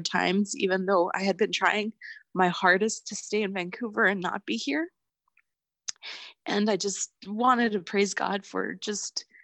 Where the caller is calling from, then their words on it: El Salvador; I'm saying hello from El Salvador.